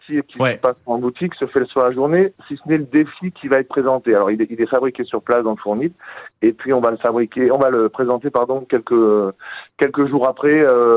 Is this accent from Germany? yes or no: no; Corsica, France; born there; je suis né en Corse